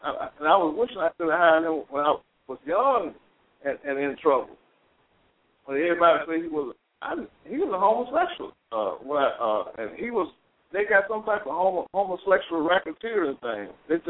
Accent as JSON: {"language": "English", "region": "Alabama", "country": "United States", "said": "I come from Alabama."}